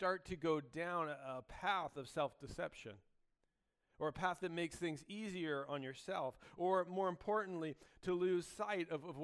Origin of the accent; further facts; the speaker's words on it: Canada; I thought, I'm so Canadian, eh?